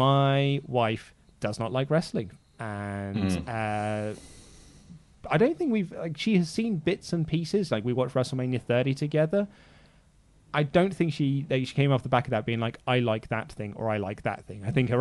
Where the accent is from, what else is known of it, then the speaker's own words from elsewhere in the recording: Ireland; One more thing, Ollie, please use a Guinness glass. It looks wrong. I'm Irish.